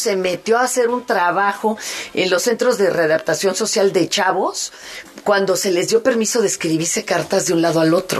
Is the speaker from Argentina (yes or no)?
no; Mexico; Pues porque soy mexicana, no vemos que nada se resuelva, ¿verdad?